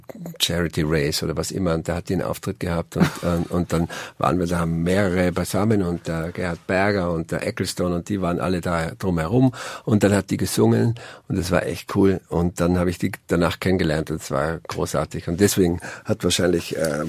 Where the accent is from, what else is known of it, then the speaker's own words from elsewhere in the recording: Tyrol, Austria; born there; Also geboren bin ich da im Wiebtal in Igels und Wiebtal und zwischen Brenner ist das, also zwischen der Staatsgrenze, zwischen Brenner und Innsbruck.